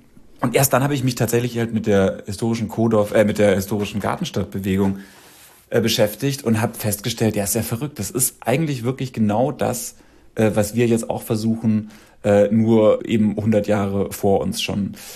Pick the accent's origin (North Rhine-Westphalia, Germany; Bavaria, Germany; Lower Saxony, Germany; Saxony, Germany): Bavaria, Germany; Dachau; also born or lived in Munich; Ich komme ja aus Dachau und ich habe in München gewohnt und bin 2003, nee, 2005 von dort weggezogen.